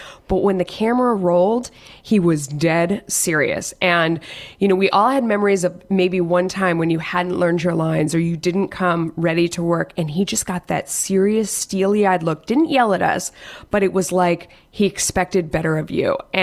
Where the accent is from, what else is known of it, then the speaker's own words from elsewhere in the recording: California, United States; I grew up in Southern California.